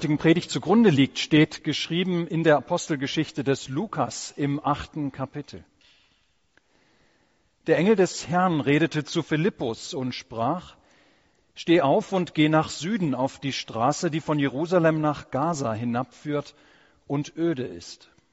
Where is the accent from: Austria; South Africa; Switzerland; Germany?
South Africa; moved away; ich war Anfang Juni für eine kurze Woche in meiner alten Heimat Südafrika gewesen.